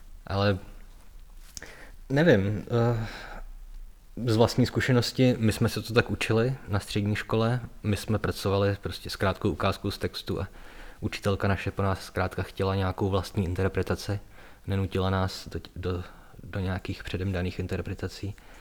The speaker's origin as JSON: {"language": "Czech", "town": "Litomyšl", "region": "Pardubice Region", "country": "Czechia", "tie": "born or raised there", "said": "Ale já jsem z Litomyšle"}